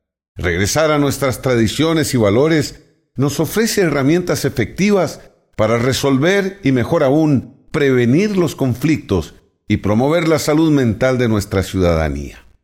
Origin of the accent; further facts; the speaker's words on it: Costa Rica; que poco a poco nos han alejado de aquellos valores que históricamente nos han definido como costarricenses.